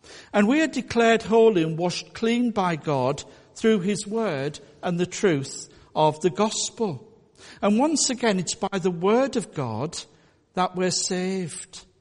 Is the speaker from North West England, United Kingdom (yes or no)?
yes; Whitehaven, North West England, United Kingdom; And some people think maybe my accent is more northeast. It's actually Whitehaven. I'm a Marra.